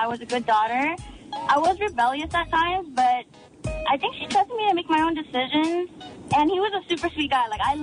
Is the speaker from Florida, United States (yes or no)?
no; San Jose, California, United States; he went to college in SoCal while I was from San Jose.